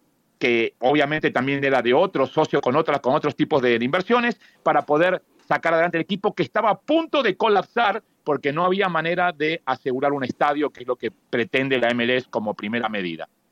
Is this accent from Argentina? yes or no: yes; Argentina; En lo que yo crecí en Argentina